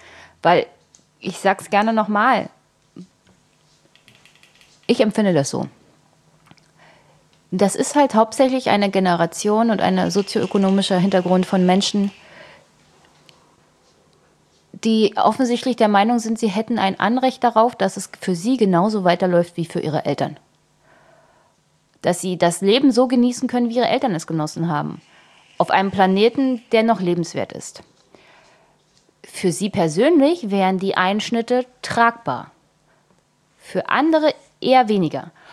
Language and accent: German; East Germany, Germany; born there; also ich bin in der DDR geboren und der Osten hat die Industrialisierung bekommen und einen Niedriglohnsektor.